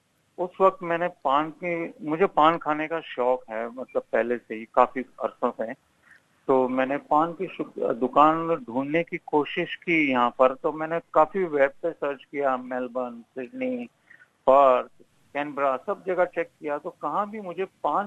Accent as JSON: {"language": "Hindi", "town": "Mumbai", "region": "Maharashtra", "country": "India", "lives_now": "Australia", "said": "मैं मुंबई से हूँ।"}